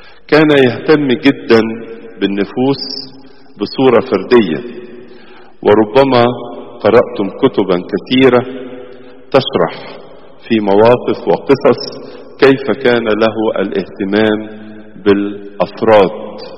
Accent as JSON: {"language": "Arabic", "country": "Egypt"}